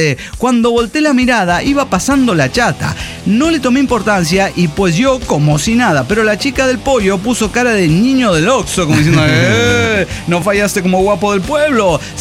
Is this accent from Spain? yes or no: no; Ixcaquixtla, Puebla, Mexico; empecé a ir los domingos yo solo al mercado de mi pueblito, Izcatquistla.